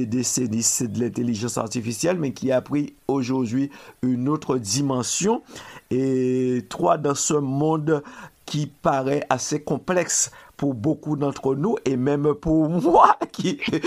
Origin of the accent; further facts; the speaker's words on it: Guadeloupe; comme on dit ici chez nous en Guadeloupe, rouleau, bravo.